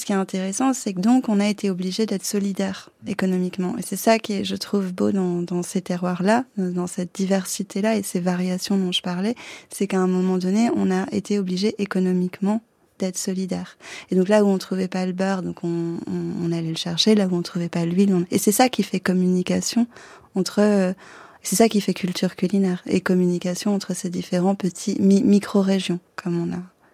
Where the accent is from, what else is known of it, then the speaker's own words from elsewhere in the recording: Le Cheylard, Auvergne-Rhône-Alpes, France; Moi, je viens du Cheylard. Je suis née à Saint-Agrève, mais je vis et travaille.